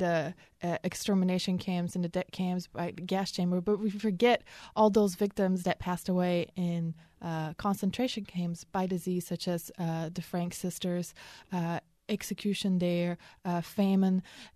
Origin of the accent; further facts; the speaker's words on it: Belgium; moved away; I'm originally from Belgium. I grew up there, and my whole family still lives there.